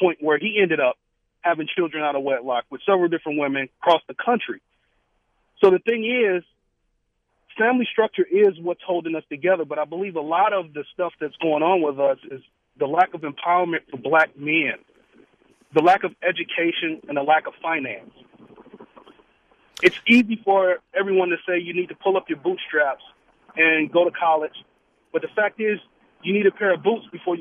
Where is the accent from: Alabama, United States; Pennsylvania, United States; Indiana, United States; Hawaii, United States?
Indiana, United States; Gary; now in Wisconsin, United States; because I'm also from Gary, Indiana, and I'm now in Wisconsin.